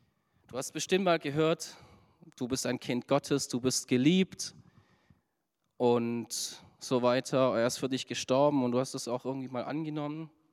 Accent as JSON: {"language": "German", "region": "Baden-Württemberg", "country": "Germany", "said": "wenn ich sage, ich bin Schwabe"}